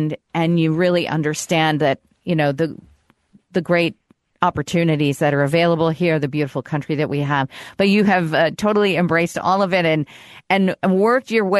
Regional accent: São Paulo, Brazil; I grew up in Sao Paulo, Brazil, back in the 70s when, you know, there were a lot of poor people.

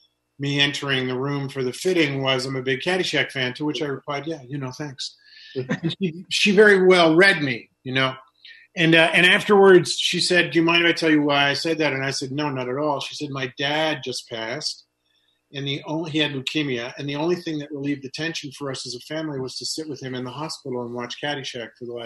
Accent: Larchmont, New York, United States; Well, I was raised in Larchmont. I went to Mamaroneck High School. I caddied at the Wingfoot summers of 71 and 72.

